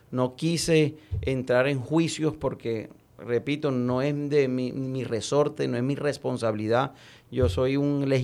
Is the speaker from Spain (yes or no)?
no; Colombia; Yo, como cualquier colombiano y como congresista, espero que se esclarezcan los hechos.